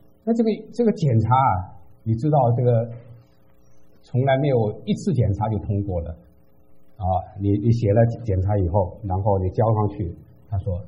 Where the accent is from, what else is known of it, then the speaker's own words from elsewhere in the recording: China; moved away; 我们从大陆出来的，从小到现在就受了无神论的影响。